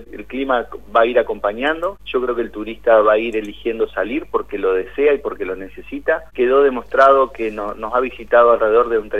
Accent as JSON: {"language": "Spanish", "town": "Concordia", "region": "Entre Ríos", "country": "Argentina", "said": "yo soy de Concordia"}